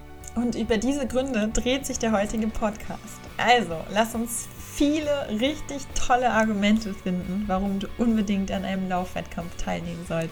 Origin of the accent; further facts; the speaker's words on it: Rostock, Mecklenburg-Vorpommern, Germany; schon seitdem ich aus Rostock weggegangen bin in Rostock und jetzt bin ich ja wieder zurückgezogen in meine Heimatstadt